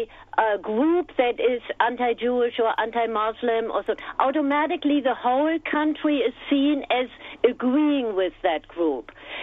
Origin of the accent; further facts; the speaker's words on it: Germany; moved away as an adult; now in United States; I've lived here for 45 years. I grew up in Germany, in East Germany.